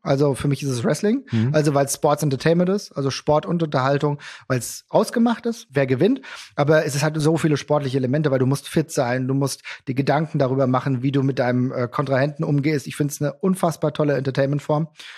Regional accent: Gelnhausen, Hesse, Germany; Rhein-Main-Gebiet, ich komme aus Gelnhausen, Einzugsgebiet, Eintracht, 100% alle.

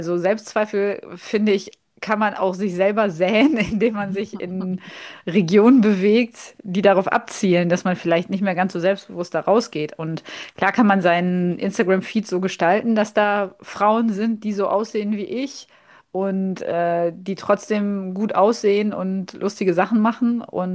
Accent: West Germany, Germany; Ich bin ja Wessi, Kind aus Westdeutschland.

